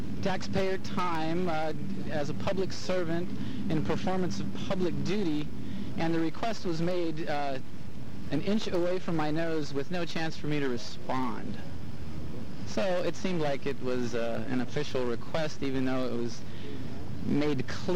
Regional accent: England, United Kingdom; I speak plain English. I'm from England. I probably speak better English than you do.

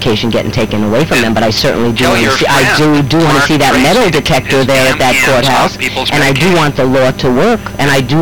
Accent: Bronx, New York, United States; now in Santa Cruz, United States; We live well. I was raised in the South Bronx. You don't want to be homeless in the South Bronx.

